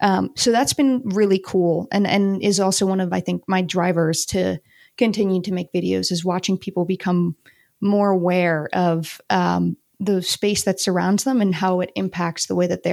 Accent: United States; now in Spain; I'm originally from the US. I grew up in outside of Washington, DC, and have always had a love for architecture.

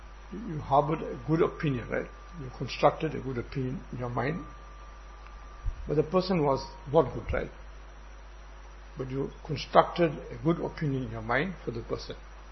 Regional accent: India; moved away; And when I came from India, 1979-80, so I related the hadith to my mother.

